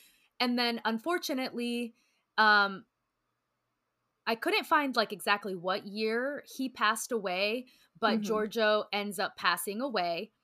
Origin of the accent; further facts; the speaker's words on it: Puerto Viejo, Costa Rica; she grew up in a really humble household in Puerto Viejo, which is my hometown.